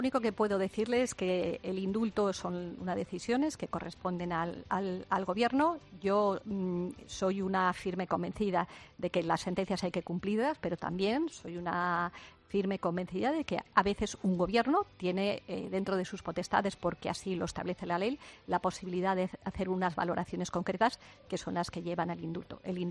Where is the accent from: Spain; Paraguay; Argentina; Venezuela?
Spain; como española, yo me siento muy orgullosa.